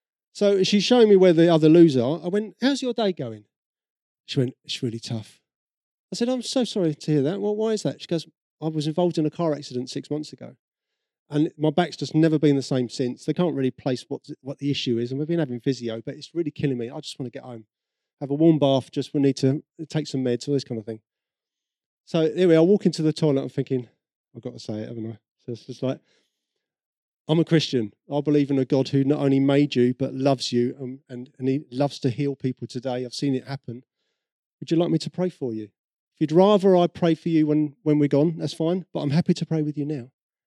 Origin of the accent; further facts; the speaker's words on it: United Kingdom; You can ask, we're British.